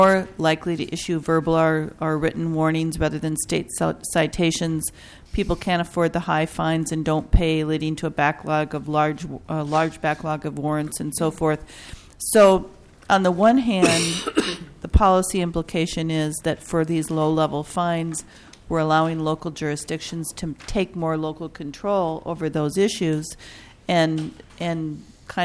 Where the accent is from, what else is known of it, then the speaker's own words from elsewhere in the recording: Bemidji, Minnesota, United States; And I'm looking at this editorial, which came from my hometown paper, the Bemidji Pioneer.